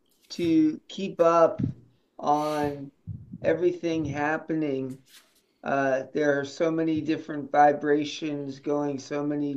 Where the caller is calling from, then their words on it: New Jersey, United States; I am here at Hip Video Promo Headquarters in the Great Garden State.